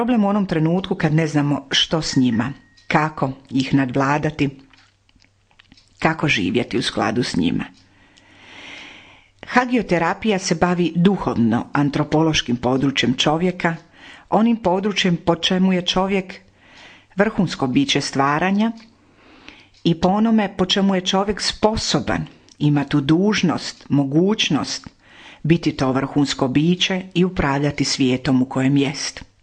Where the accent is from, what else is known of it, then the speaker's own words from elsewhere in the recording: Dalmatia, Croatia; A mi Dalmatinci volimo ljeto, sunce, more.